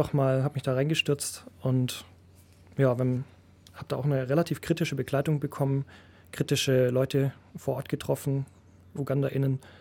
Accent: Baden-Württemberg, Germany; now in Ulm, Germany; Ich bin ursprünglich vom Bodensee, fühle mich aber hier sehr zu Hause und ja, ich studiere hier Informatik

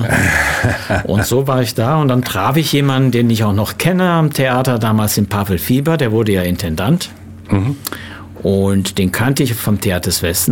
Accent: Germany; accent: Rhenish; Und ich musste erstmal meinen rheinischen Dialekt ein bisschen bereinigen, den hatte ich ja.

